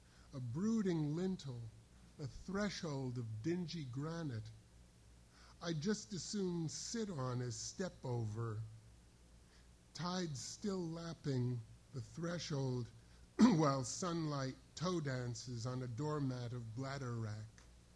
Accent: New York, United States; And I grew up in New York, the Hudson is a tidal river, but I paid no attention.

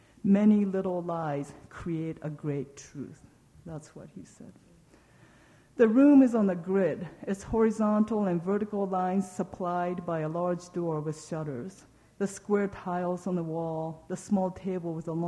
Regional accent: Japan; I grew up in Japan.

